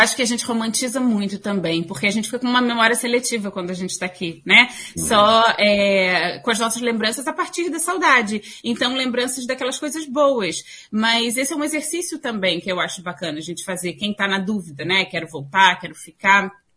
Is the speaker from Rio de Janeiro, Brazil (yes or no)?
yes; Rio de Janeiro, Brazil; now in Vancouver, Canada; Eu sou do Rio de Janeiro. E quando eu vou, quando eu visito, eu piso no aeroporto, eu me sinto em casa.